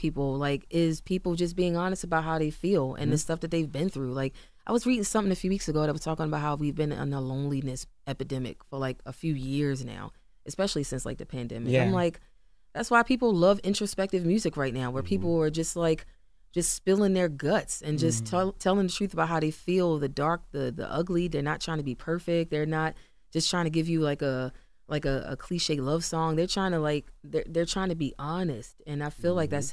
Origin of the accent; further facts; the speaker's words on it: Baltimore, Maryland, United States; I'm from Baltimore. Like, mm-hmm. I'm from Randallstown. Like, mm-hmm. I'm from over by Morgan State. Like, that's where I grew up.